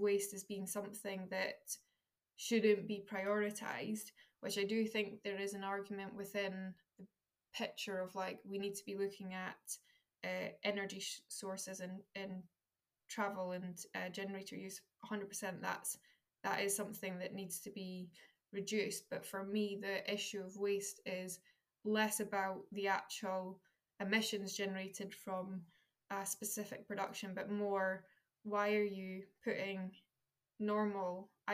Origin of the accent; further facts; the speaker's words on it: Dundee, Scotland, United Kingdom; I'm from Dundee, I'm very proud to be from Dundee. But I was also, because I went to a normal state school in Dundee